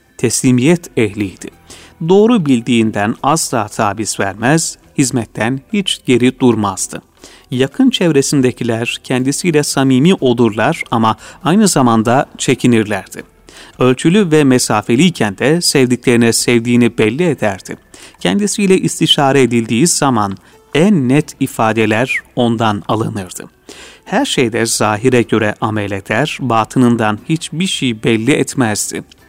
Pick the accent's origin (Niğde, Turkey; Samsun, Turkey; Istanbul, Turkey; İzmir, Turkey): Istanbul, Turkey; also born or lived in Akhisar; Manisa Akhisar'da dünyaya gelmişim. Babam diş tabibi Ali Haydar Bey'dir. Çocukluğumda ailemiz İstanbul'a taşındı. Laleli'de Genç Türk Caddesi'nde oturuyorduk.